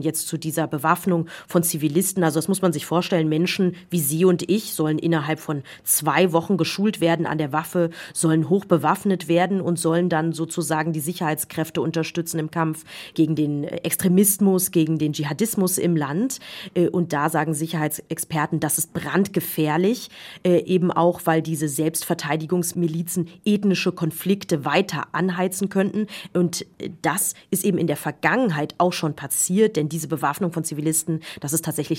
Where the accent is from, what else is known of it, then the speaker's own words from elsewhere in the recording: Germany; now in Niger; Und dann sagt man, nein, ich bin Deutsche.